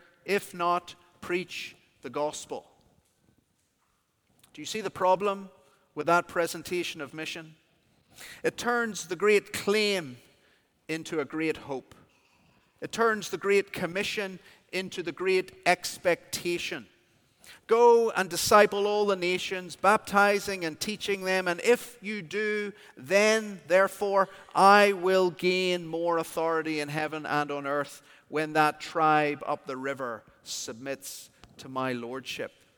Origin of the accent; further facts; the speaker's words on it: Belfast, Northern Ireland, United Kingdom; the Gospel Hall that I was brought up in Belfast, Northern Ireland.